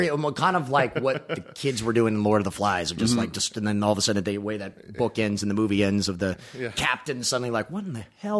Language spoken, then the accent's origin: English; Baton Rouge, Louisiana, United States; that's also filming in Louisiana, in my hometown Baton Rouge.